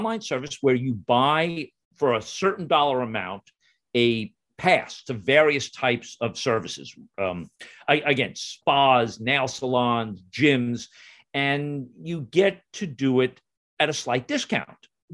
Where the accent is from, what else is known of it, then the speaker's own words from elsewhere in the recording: New York, United States; I grew up in the Wonder Years TV show. Oh. I mean, it was so, you know, it was suburbia, you know, on Long Island. It was lower middle class.